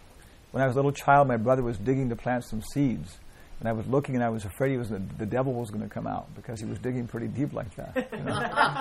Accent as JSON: {"language": "English", "country": "Guam", "tie": "born there", "said": "I was born on Guam. Guam is also a part of the United States of America."}